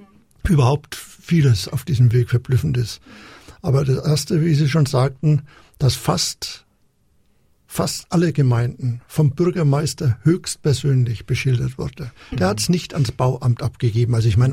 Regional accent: Munich, Bavaria, Germany; Selbst als Münchner weiß man das wenig

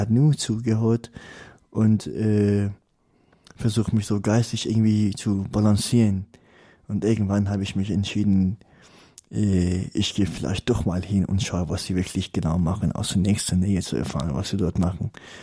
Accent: Iran; Ich komme aus dem Iran, aus einem Land, in dem Menschen mit Religion massiv unterdrückt werden.

